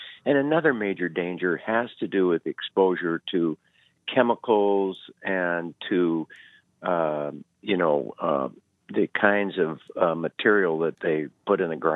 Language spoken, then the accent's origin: English; Deschutes, Oregon, United States; I was a city guy. I grew up in Deschutes. It's not a city. It's a small town.